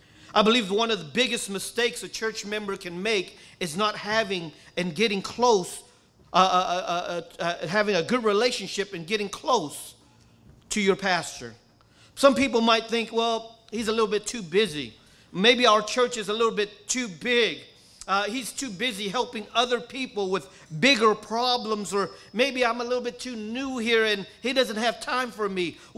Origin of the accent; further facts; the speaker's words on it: Lowell, Massachusetts, United States; I came from Massachusetts, and I went to a very big Catholic school. I went to a Catholic school, probably the best Catholic school that they had there in Lowell, Massachusetts.